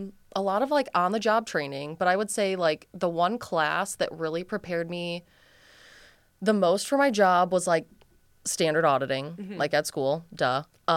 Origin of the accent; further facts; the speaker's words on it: Toledo, Ohio, United States; Never wanted to leave Toledo. And I was kind of lucky. Like, I grew up in Point Place when I was really little, moved to Sylvania.